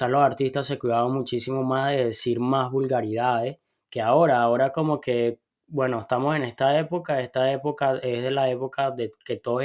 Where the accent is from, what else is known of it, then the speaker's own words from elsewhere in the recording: Venezuela; yo soy venezolano